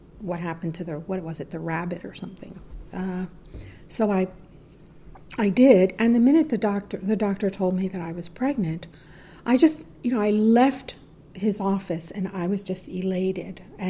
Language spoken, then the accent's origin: English; Puerto Rico; I'm from Puerto Rico.